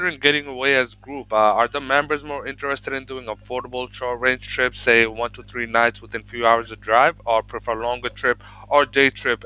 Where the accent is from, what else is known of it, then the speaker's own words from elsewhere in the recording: Ipswich, Queensland, Australia; I'm from Ipswich.